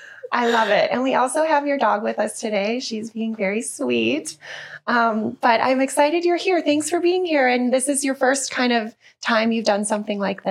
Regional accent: Chicago, Illinois, United States; now in Los Angeles, United States; I know you live here, but I just found out that you're from Michigan, and I'm from Illinois, Chicago area.

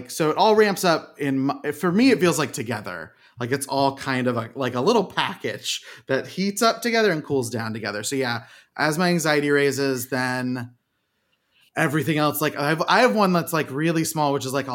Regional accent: Oklahoma, United States; I'm from Oklahoma, so that was like sweet tea

